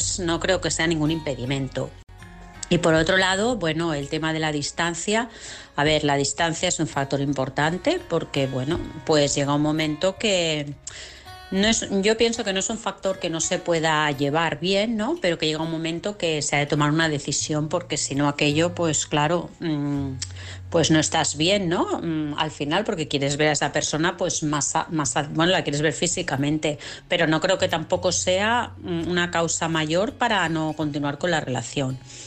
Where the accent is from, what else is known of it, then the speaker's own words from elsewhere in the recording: Vilassar, Catalonia, Spain; de Vilassar.